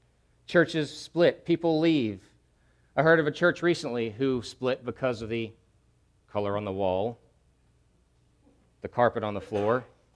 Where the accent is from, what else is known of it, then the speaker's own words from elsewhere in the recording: United States; I'm an American, and we don't back down.